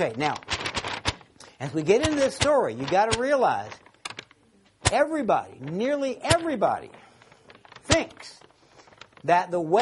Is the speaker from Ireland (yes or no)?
no; Louisiana, United States; I'm originally from Louisiana, that's where Kevin's from originally too.